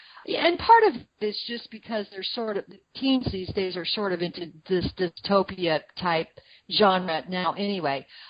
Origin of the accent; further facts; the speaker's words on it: Boulder, Colorado, United States; I drive to my hometown of Boulder, Colorado, which is a 2-day drive